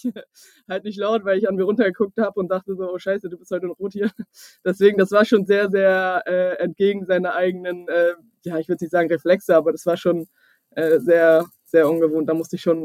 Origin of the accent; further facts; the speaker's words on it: Bremen, Germany; moved away as an adult; weg von meiner Family so ein Stück weit, weit weg aus Bremen, aus meiner Heimat.